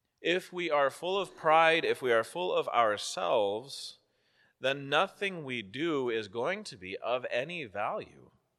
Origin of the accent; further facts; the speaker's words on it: Colorado, United States; There was a family that came to our church growing up in Colorado